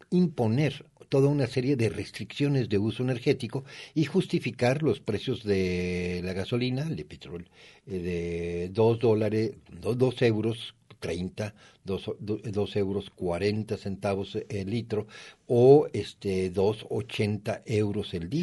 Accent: Mexico; Ahora bien, nosotros como mexicanos vemos que les van a elevar a los franceses la edad de retiro de 62 a 64 años

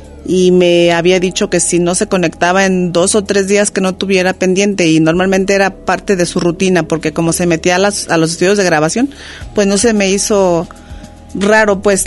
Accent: Zacatecas, Mexico; now in Guadalajara, Mexico; Yo soy originaria del estado de Zacatecas. Mi familia radica en el norte de Zacatecas. Yo tengo aquí en Guadalajara viviendo ya 44 años.

